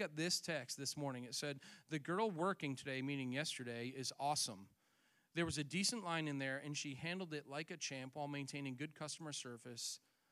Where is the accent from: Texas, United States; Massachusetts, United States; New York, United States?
Massachusetts, United States; Boston; moved away as an adult; also born or lived in Triad, North Carolina; So many of you know I'm originally from Boston. Our whole married life, Miriam and I, we've lived here in the Triad.